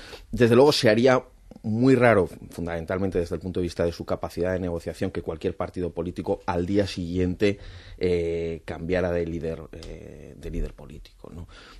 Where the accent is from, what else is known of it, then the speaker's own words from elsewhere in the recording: Zaragoza, Aragon, Spain; de Zaragoza